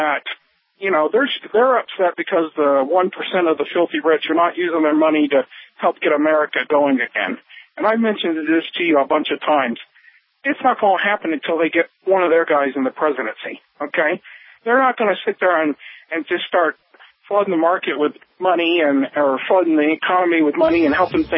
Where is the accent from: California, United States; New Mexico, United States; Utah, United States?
Utah, United States; majority of the population in my home state there of Utah that would sit there and vote for him just because he's a member of the, you know, LDS church, same as me.